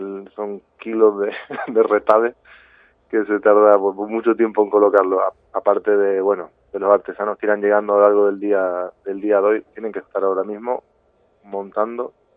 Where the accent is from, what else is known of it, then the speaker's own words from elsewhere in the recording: Argentina; now in Granada, Spain; residimos en Granada, pero no somos de Granada. Natal, originarios somos de Argentina.